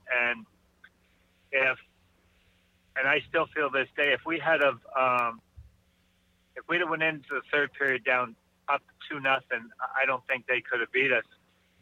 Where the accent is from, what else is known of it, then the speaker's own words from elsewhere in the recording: Canada; You know, growing up in Canada, playing outdoors my whole life